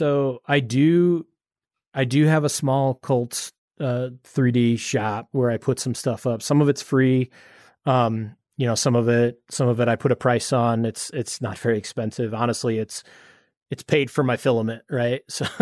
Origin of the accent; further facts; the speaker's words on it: Midwest, United States; someone my age, you know, growing up in the Midwest, the US, like that, you know, that just like wasn't a thing when I was a kid.